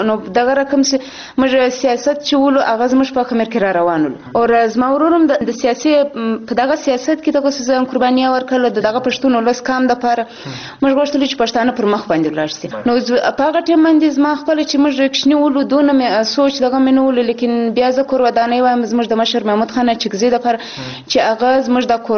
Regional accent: Quetta, Balochistan, Pakistan; زما پیدایش چې دی په کوټه کې دی، دلته اور په 1980 کې 15 تاریخ د مارچ کې زه داسې په کوټه کې یم.

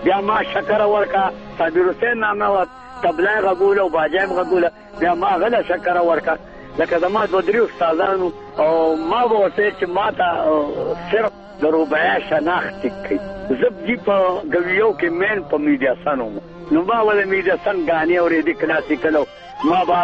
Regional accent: Surizai Payan, Khyber Pakhtunkhwa, Pakistan; سوریزي پایان لما د کلی نامه ده. زه په سوریزو پایانو کې زیږیدلې ما

